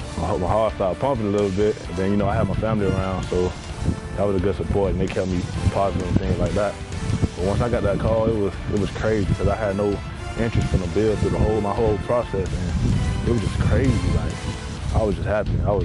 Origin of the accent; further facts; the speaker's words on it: Miami, Florida, United States; especially being from the inner city, like where I'm from Miami. There's a lot of crime and things like that, so it was tough.